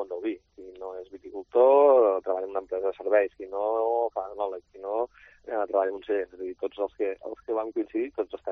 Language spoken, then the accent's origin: Catalan; Catalonia, Spain; born there; jo que soc nascut al Priorat